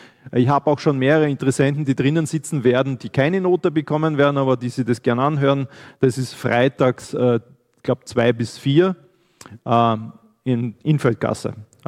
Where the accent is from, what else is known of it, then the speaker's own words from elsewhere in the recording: Graz, Styria, Austria; Ich komme aus Graz.